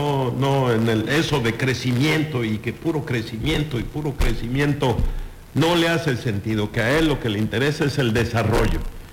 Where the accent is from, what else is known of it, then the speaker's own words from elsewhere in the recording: Mexico City, Mexico; now in Mérida, Mexico; En Mérida tenemos un mejor nivel de vida que yo, que vengo de la Ciudad de México, es mejor, con menor salario que en la Ciudad de México.